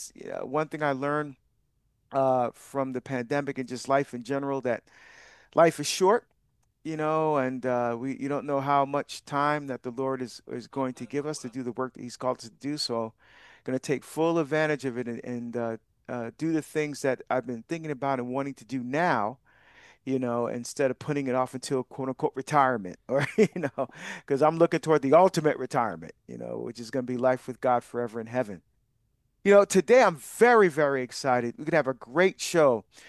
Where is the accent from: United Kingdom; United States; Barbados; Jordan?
Barbados; born there; moved away; my home country of Barbados to visit my family there. She has not met any of my relatives there, where most of my relatives are still on the island of Barbados where I was born.